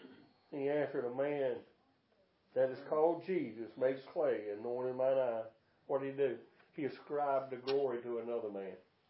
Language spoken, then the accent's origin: English; Salisbury, North Carolina, United States; born there; They told me I was born here in Salisbury, up there, in that hospital up there, Rowan Memorial, back with Rowan Memorial Hospital. I was born over 8/4/56.